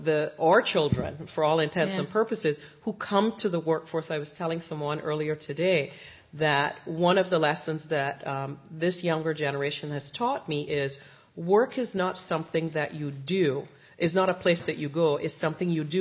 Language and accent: English; Northeast, United States; I come from the Northeast originally